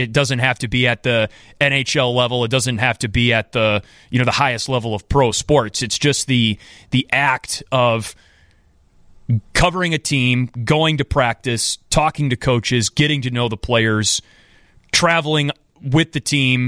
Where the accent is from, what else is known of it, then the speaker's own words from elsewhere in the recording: Wisconsin, United States; In Beloit, Wisconsin, yes. My home state. You know, I love all things Wisconsin, including the Roadway Inn in Beloit.